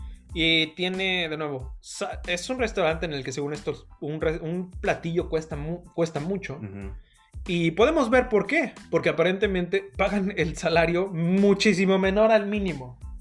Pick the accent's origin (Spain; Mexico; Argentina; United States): Mexico; Yo soy mexicano, que te quede bien claro.